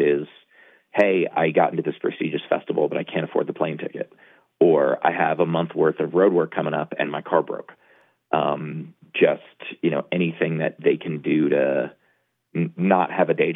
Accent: New York City, New York, United States; I grew up in New York City, or I had no access to skiing.

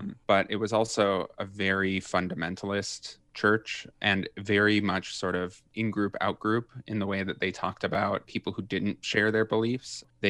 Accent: Minnesota, United States; Yeah, so I grew up in Minnesota. You know, I grew up in a non-religious family.

